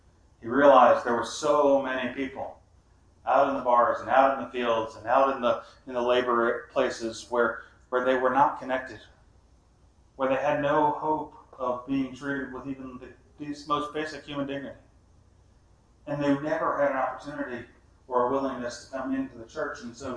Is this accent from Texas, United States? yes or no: no; Baltimore, Maryland, United States; It was funny because I grew up in Baltimore.